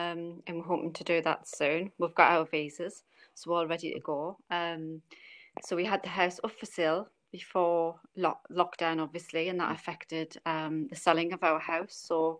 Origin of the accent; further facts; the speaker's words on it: Sunderland, North East England, United Kingdom; and I'm from Sunderland.